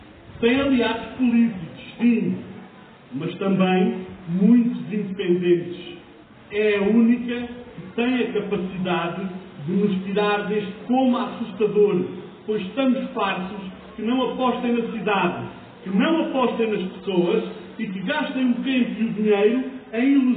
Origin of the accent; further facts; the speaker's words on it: Beja, Alentejo, Portugal; a cidade, onde cresci, amadurecerei e provavelmente irei morrer.